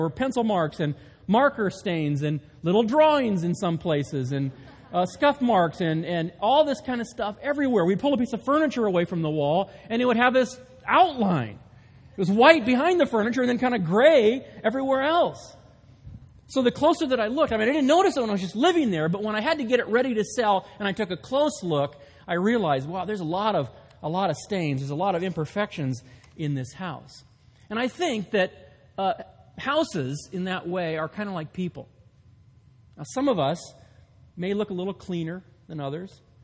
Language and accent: English; California, United States; now in Maine, United States; I just moved here a couple of weeks ago. … for those of you that don't know me, and we moved from California.